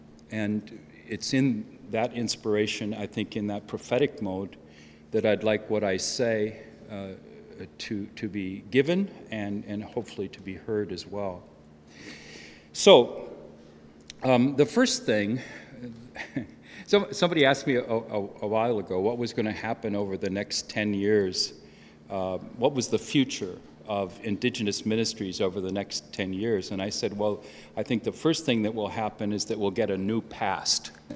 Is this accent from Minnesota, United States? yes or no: yes; Minnesota, United States; We're both from Minnesota, and except he was a Republican.